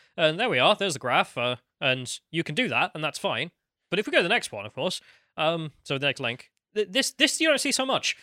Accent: England, United Kingdom; As an Englishman

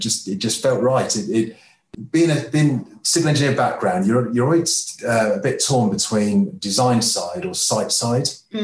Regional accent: Milton Keynes, South East England, United Kingdom; I grew up around in the 80s and 90s. I grew up in Milton Keynes, just outside Milton Keynes. And I saw it being developed.

